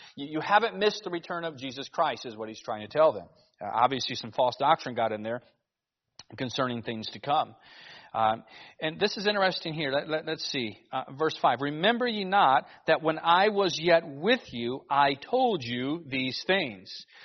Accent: Alaska, United States; I was like, I'm from Alaska. Everybody carries here, but that was still really odd to have that happen.

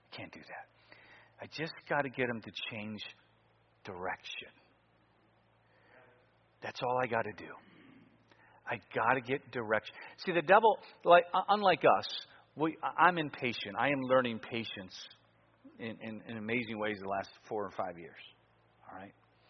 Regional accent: Cleveland, Ohio, United States; when I was in near my hometown of Cleveland, Ohio, in Lodi, Ohio.

